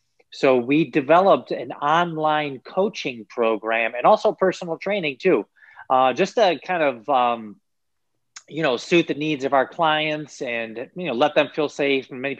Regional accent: Niagara Falls, New York, United States; So my story kind of started, I'm from Niagara Falls, New York, and love it there.

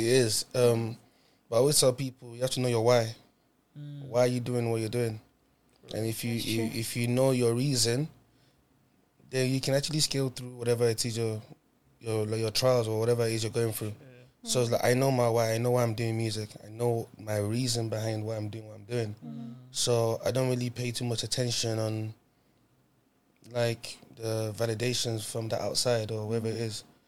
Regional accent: Nigeria; now in United Kingdom; we live in the UK where, coming from where I come from, I'm a Nigerian guy. I was born there. I'm a Yoruba man, so it's like that culture is instilled in me.

